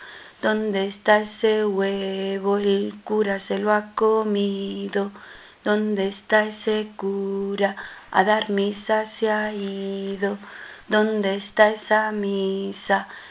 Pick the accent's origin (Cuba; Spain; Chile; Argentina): Spain; Aigal, Extremadura; de Aigal, un pueblo de Cáceres